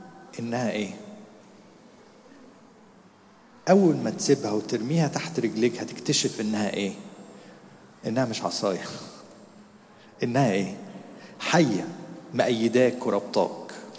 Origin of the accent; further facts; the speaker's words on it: Egypt; احنا مصريين.